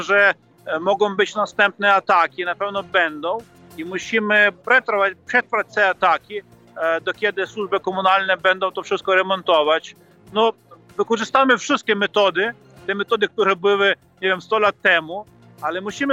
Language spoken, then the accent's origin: Polish; Lviv, Lviv Oblast, Ukraine; U nas we Lwowie jest to 27 szkół